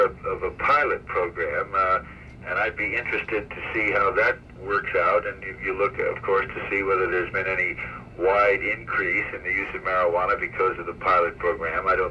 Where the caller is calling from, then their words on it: Sacramento, California, United States; Sacramento.